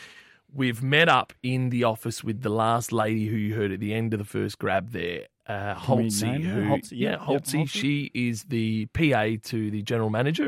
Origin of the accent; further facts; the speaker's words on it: England, United Kingdom; now in York, Australia; I'm an Englishman who's just moved to York.